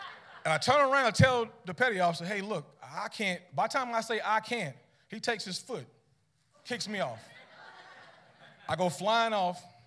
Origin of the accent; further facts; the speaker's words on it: United States; I grew up in Polk County, played basketball in high school, was one of my big things.